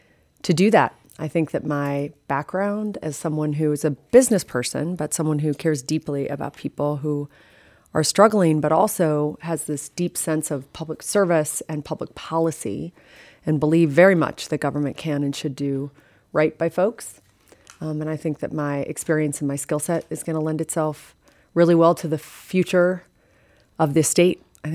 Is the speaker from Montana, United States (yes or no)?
yes; Helena, Montana, United States; also born or lived in Butte; I'm from Butte, as I said, my family comes from there. I was raised in Helena.